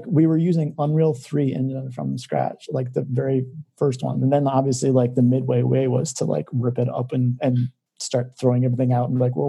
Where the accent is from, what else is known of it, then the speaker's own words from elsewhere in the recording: McHenry, Illinois, United States; I'm from McHenry, so like over in Crystal Lake.